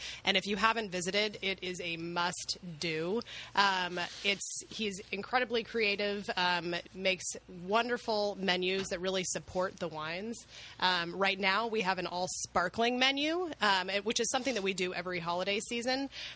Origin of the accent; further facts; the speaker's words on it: California, United States; I grew up on the Central Coast, actually, in Monterey County, which has a lot of parallels to Sonoma County.